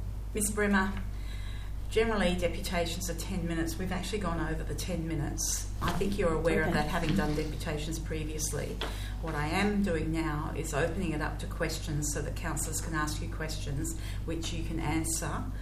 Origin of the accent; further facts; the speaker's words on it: Queensland, Australia; I grew up in Queensland